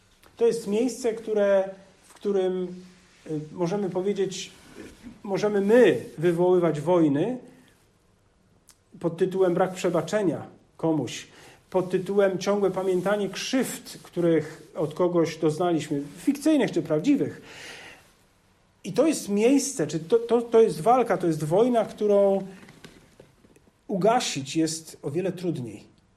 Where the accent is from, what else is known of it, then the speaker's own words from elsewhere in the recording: Poznań, Greater Poland Voivodeship, Poland; Kiedyś, jak pamiętam, byłem małym dzieckiem, byliśmy w zoo, pochodzę z Poznania, więc byliśmy w zoo poznańskim